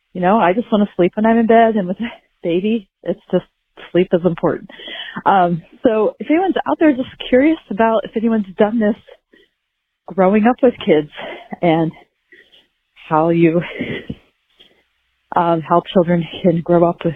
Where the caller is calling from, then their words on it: Portland, United States; Hi, Nat. Hi, Dory. … I'm calling from Portland.